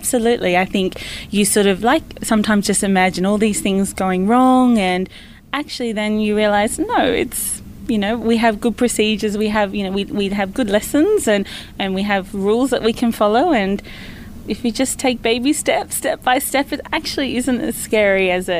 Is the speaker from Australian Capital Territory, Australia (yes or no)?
yes; Canberra, Australian Capital Territory, Australia; I'm from Canberra, for example.